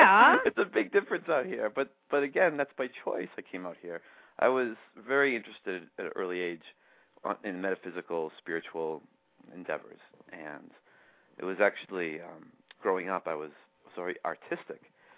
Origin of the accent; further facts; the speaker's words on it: New England, United States; now in Sedona, United States; But, yeah, I grew up over in New England, and then I ended up coming out to Sedona as a pilgrimage.